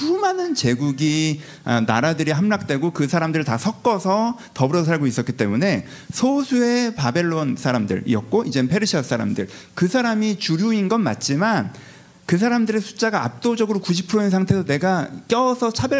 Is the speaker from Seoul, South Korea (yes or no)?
yes; Seoul, South Korea; 내 고향이 아니라 제 고향은 서울이에요. 근데 원적은 전라도거든요. 부모님이 다 전라도 분이어서.